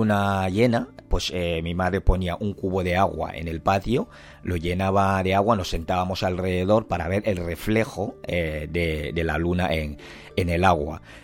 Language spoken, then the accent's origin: Spanish; Douala, Littoral, Cameroon; La luna está en Duala. Duala es mi ciudad natal.